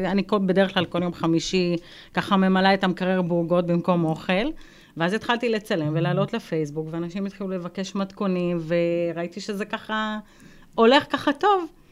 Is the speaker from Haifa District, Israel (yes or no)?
yes; Haifa, Haifa District, Israel; also born or lived in Rehovot; ובגיל שלוש עברתי לחיפה, עם אחותי וההורים שלי.